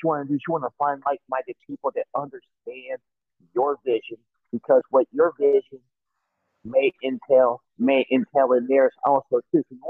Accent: Kansas City, Missouri, United States; I cannot disown my hometown team, no matter how bad we were before Patrick Mahomes or Alex Smith or Andy Reid. I could not disown my own hometown team.

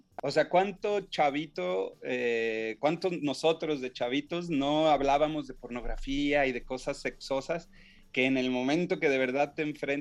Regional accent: Mexico; Sí. Soy mexicano.

